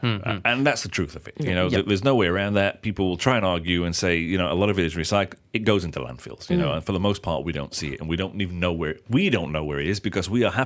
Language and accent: English; United Kingdom; Okay, I can give you an example from the UK. In my hometown, we have the wheelie bins that you have outside the house now.